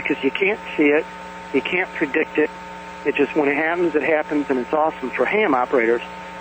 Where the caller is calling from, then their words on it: Elgin, Illinois, United States; from Elgin, Illinois.